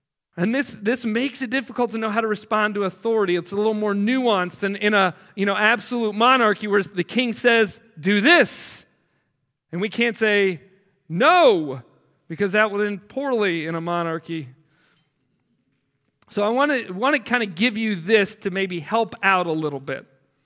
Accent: United States; In many ways, being an American has made being a Christian more challenging. Not in all senses. I understand that we have many blessings as Americans, Christians.

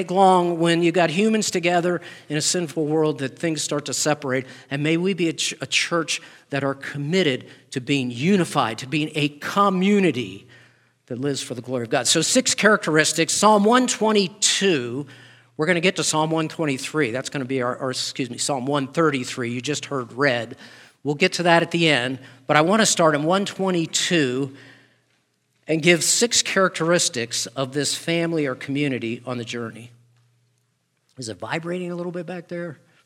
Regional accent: Baltimore, Maryland, United States; So I grew up in Baltimore, Maryland, outside. It was a suburb.

